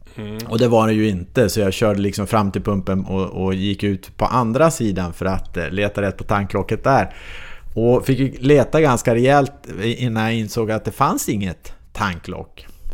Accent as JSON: {"language": "Swedish", "town": "Löddeköping", "region": "Skåne", "country": "Sweden", "said": "Nej, men jag är från Löddeköping utanför Malmö"}